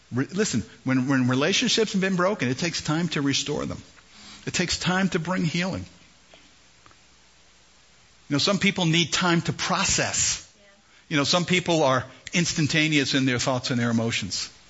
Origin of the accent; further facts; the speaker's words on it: Bronx, New York, United States; You know, I'm from the Bronx. You know. That's who I am